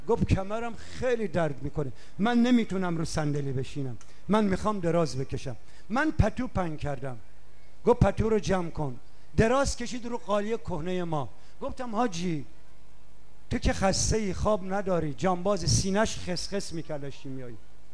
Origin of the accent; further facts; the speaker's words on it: Khuzestan, Iran; من بچه خوزستانم، سالی دو بار بارون داشتیم